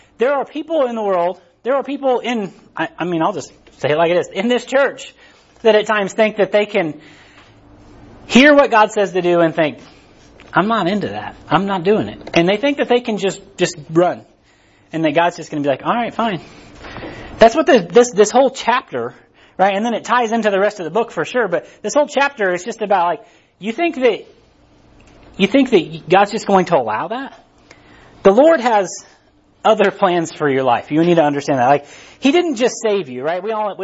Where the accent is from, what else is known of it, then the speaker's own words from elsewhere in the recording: Harrisonville, Missouri, United States; I'm from Harrisonville. I don't talk too good, right?